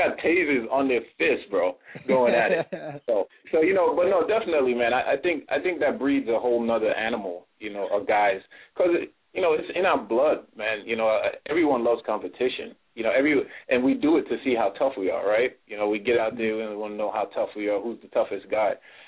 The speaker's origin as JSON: {"language": "English", "region": "New York", "country": "United States", "tie": "born or raised there", "said": "You know, New York is crazy, man. You know, I grew up in New York, man. Obviously, you know, it's hard to go through life in New York without coming to one or two bumps or bruises in the streets."}